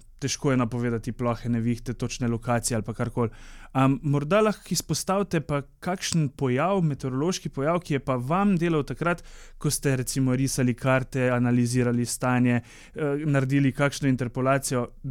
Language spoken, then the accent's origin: Slovenian; Celje, Savinja, Slovenia; glede na to, da sem iz Celja